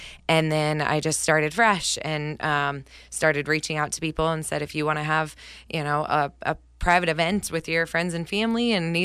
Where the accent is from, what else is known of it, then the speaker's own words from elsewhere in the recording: Estacada, Oregon, United States; So, born and raised in Estacada, Oregon, and I've actually never lived in another city ever.